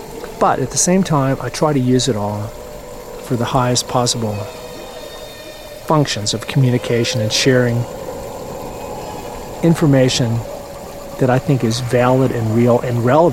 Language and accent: English; the South, United States; I told my friend back where I grew up in the South, where we know that the plural of y'all is all y'all.